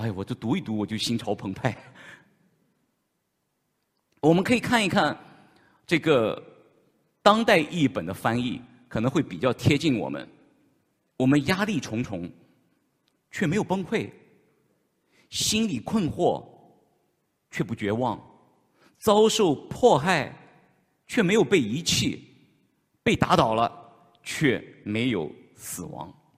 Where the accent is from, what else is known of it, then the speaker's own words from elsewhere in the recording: China; 或许我们中国人很厉害的